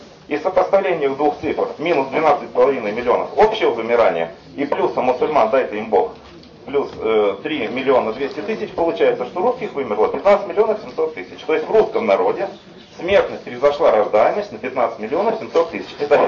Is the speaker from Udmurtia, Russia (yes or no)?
yes; Izhevsk, Udmurtia, Russia; Я приехал из Ижевска.